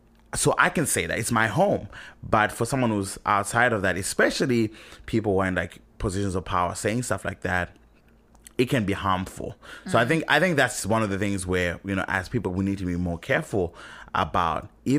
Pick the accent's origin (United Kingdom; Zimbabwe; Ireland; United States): Zimbabwe; and you know, I'm from Zimbabwe, one of the poorest countries in the world